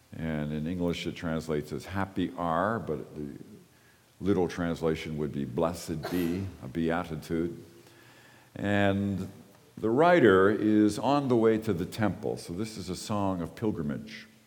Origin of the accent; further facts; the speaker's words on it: Ontario, Canada; I grew up in the East End